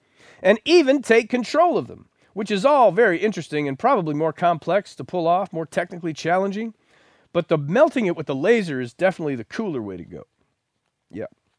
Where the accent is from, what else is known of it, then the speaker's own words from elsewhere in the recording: United States; I'm sorry, it's embarrassing for me as an American.